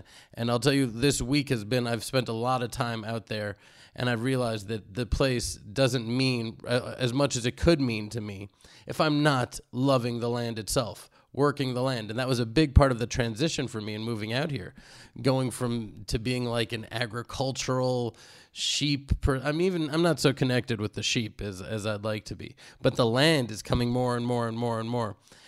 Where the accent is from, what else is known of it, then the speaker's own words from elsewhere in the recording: Houston, Texas, United States; Like, I'm from Houston, Texas. I'm not in love with Houston, Texas.